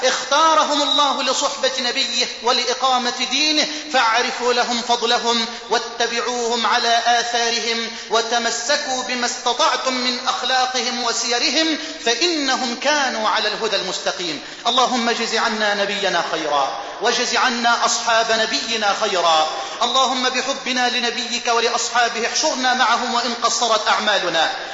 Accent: Egypt; اللهم اجعل بلدنا مصر واحة للأمن والأمان، وجميع بلاد

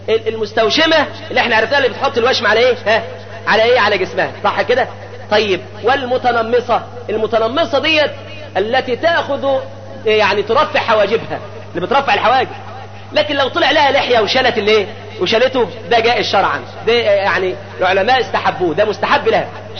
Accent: Zagazig, Sharqia Governorate, Egypt; جابوها عندنا في الزقازيق هنا الكوافير

